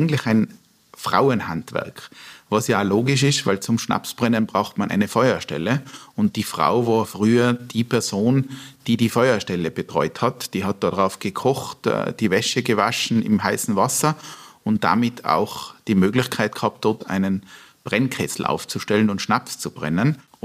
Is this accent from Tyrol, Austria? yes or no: yes; Tyrol, Austria; Ich als Tiroler